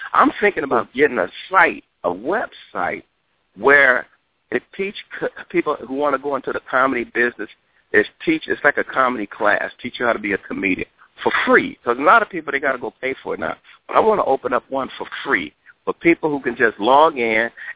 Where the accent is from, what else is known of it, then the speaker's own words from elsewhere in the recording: Cleveland, Ohio, United States; We're both from Cleveland, best friends.